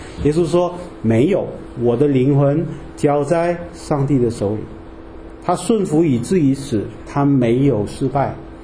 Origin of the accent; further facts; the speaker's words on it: Malaysia; 我们马来西亚人不会喝红酒的啊